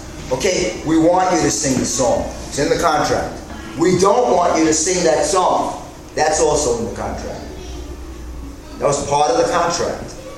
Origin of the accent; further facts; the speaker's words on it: Flushing, New York, United States; I grew up in Flushing.